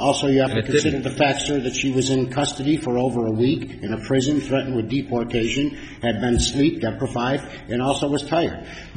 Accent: Chicago, Illinois, United States; I'm from Chicago, Illinois.

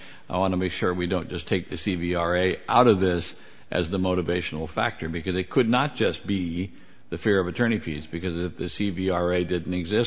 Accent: California, United States; I'm a Californian.

